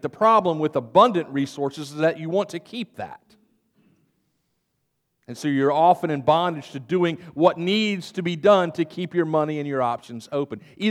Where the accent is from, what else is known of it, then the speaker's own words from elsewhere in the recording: United States; You know, as the American people, we speak a lot about freedom.